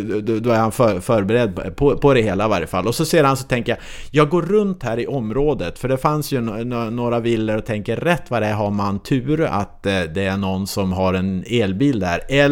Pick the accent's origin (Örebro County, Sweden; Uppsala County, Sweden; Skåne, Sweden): Skåne, Sweden; Löddeköping; Nej, men jag är från Löddeköping utanför Malmö